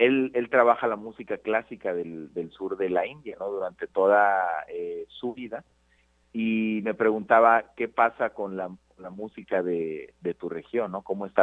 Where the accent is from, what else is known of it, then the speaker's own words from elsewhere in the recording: Huasteca, Mexico; sobre todo la música de la región de donde soy originario, ¿no? Que es de la Huasteca.